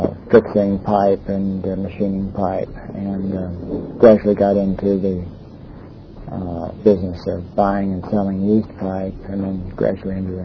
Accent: Long Beach, California, United States; born there; I was born in Long Beach Seaside Hospital in 1925. And my parents both came from other areas of the country.

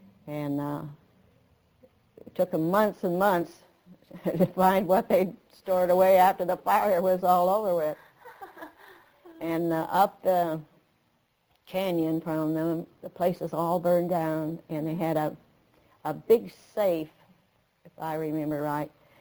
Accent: Park City, Utah, United States; born there; I was born in Park City, Utah, in a little mining town.

